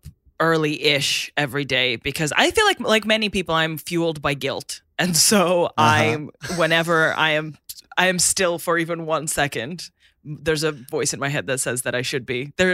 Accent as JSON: {"language": "English", "country": "Russia", "tie": "born or raised there", "moved": "yes", "lives_now": "United Kingdom", "said": "I was born and raised in Russia"}